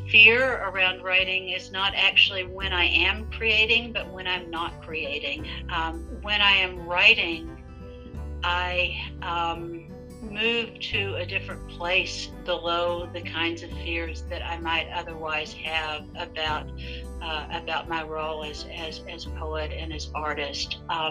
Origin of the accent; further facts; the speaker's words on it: Kentucky, United States; I was born and raised in Eastern Kentucky, in Southeastern Kentucky, to parents who were also born and raised in Southeastern Kentucky. That is in the mountains, the Appalachian Mountains.